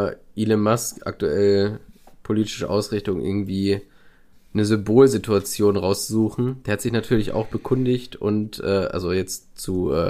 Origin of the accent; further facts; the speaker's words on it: Germany; Wir haben schon dominiert. Wir als Deutsche.